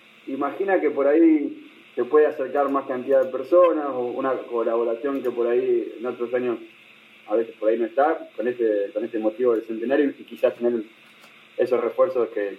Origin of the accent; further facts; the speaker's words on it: América, Buenos Aires, Argentina; y uno de afuera, soy de América